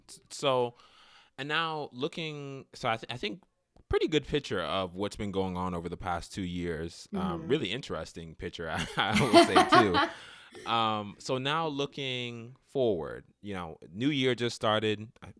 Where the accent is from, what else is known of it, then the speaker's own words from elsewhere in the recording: Idaho, United States; I'm from Idaho. Yeah. We're just honest.